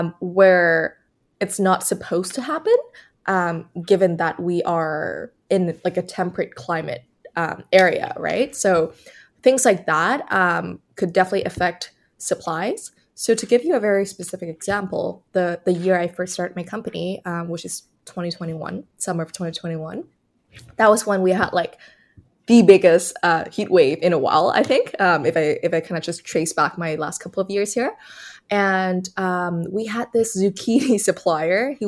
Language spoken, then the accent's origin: English; Vietnam; now in Canada; when I first came to Canada, so I was born and raised in Vietnam. I came here for school